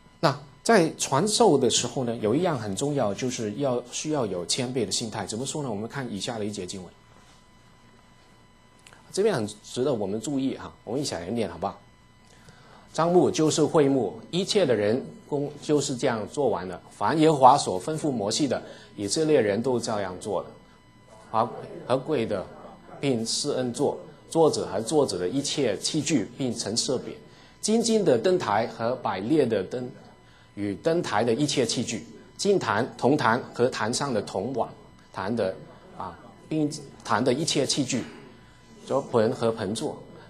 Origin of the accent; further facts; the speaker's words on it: Guangdong, China; 我们广东人呢很喜欢吃那个我们叫煲仔饭啊